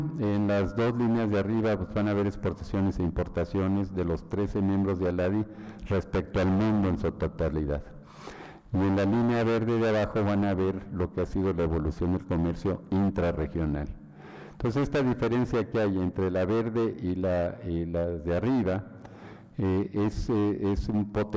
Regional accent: Mexico; Yo soy mexicano, ¿eh?

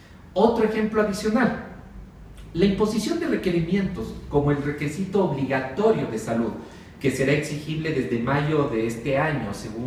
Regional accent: Ecuador; ¿en qué parte de la Constitución nos obligan a nosotros como ecuatorianos a tener un seguro médico privado o público

